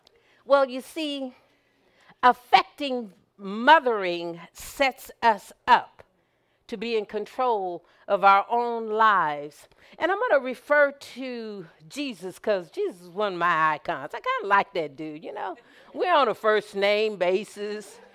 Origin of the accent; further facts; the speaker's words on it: Anchorage, Alaska, United States; When I was a child growing up in Anchorage, we lived for this time of year